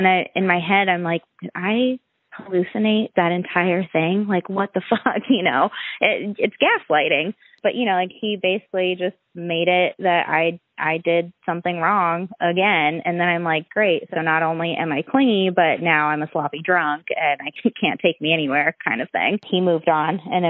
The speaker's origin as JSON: {"language": "English", "town": "Mansfield", "region": "Ohio", "country": "United States", "tie": "born or raised there", "lives_now": "Columbus, United States", "said": "my dad's family is Greek. So I grew up in the Greek community in Mansfield, and I grew up Greek Orthodox."}